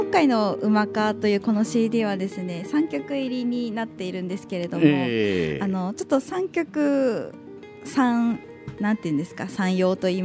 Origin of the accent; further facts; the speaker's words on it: Tsukigata, Hokkaido, Japan; 月形町って